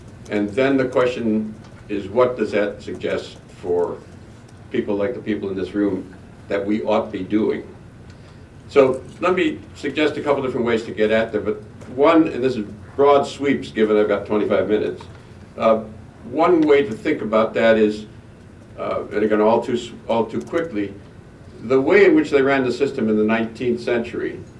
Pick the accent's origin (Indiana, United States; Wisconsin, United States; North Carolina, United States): Wisconsin, United States; Racine; I'm from Racine, so. So I had a whole lot of nostalgia when I walked down the street around here